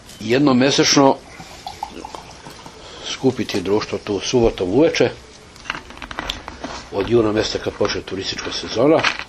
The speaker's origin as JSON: {"language": "Serbian", "region": "Belgrade", "country": "Serbia", "moved": "yes", "said": "ja sam iz Beograda otišao 77."}